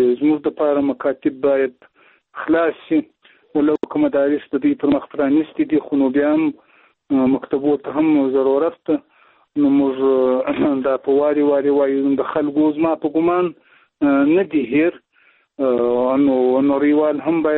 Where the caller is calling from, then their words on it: Zabul, Afghanistan; د زابل ولایت شاجیل ولسوالۍ سره په اړیکه کیم